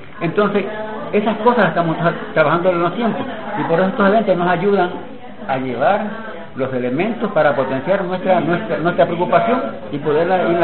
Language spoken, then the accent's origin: Spanish; Ecuador; Pero este fenómeno se está dando en mi país, como ustedes no tienen nombre. El Ecuador es un país pequeño territorialmente.